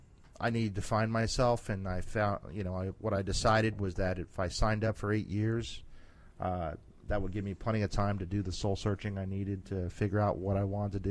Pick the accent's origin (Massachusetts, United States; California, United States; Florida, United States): Florida, United States; also born or lived in New York City; Yeah, I was born in New York City, but was raised in Florida.